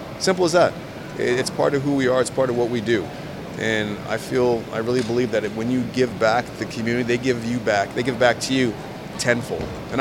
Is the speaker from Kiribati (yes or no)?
no; Toronto, Ontario, Canada; now in Georgia, United States; I'm from Toronto originally. I played hockey at Michigan State.